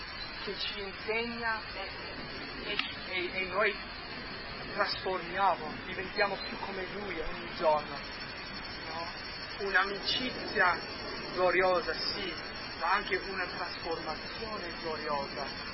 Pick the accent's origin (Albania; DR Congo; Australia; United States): United States; first language English; Italian is a second language; Io sono americano, sono madrelingua inglese